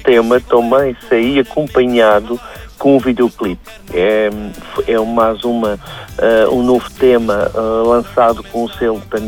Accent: Madeira, Portugal; sobretudo da Madeira, de onde eu sou natural.

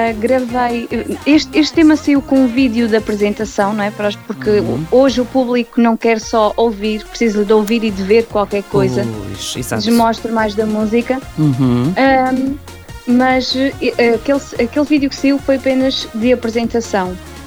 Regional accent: Castelo Branco, Portugal; Sou Castelo Branco

